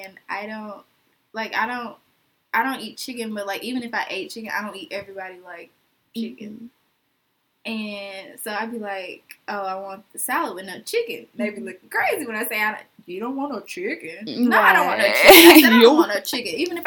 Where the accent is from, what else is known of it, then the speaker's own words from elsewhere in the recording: Alabama, United States; Being that we are from Alabama, you know.